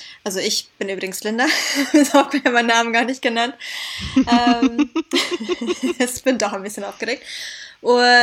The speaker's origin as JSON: {"language": "German", "country": "Syria", "tie": "born or raised there", "moved": "yes", "lives_now": "Germany", "said": "Ich kenne es aus meiner Kindheit in Syrien."}